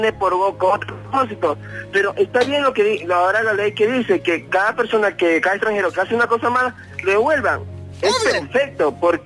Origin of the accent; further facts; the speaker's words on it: Ecuador; now in Chile; soy ecuatoriano, su país es muy bonito, muy lindo, nunca había salido de mi país